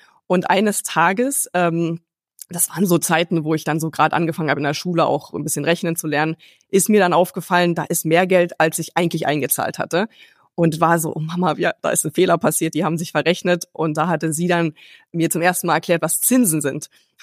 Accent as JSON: {"language": "German", "region": "Baden-Württemberg", "country": "Germany", "said": "Und als Schwabe muss man sowieso sparen."}